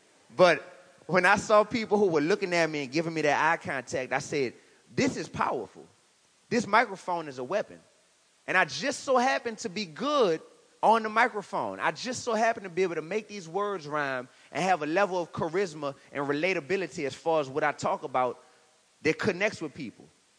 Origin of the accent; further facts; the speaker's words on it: New Orleans, Louisiana, United States; I'm a hip-hop artist. I'm from New Orleans, Louisiana. 504 in the building, definitely.